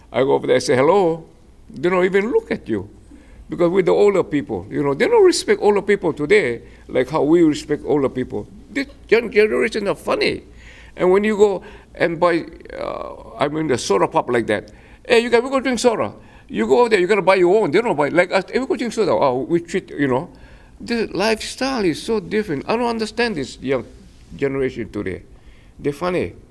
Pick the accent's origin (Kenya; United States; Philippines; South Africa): Philippines; I'm a Republican. I'm a Filipino. I'm a Republican.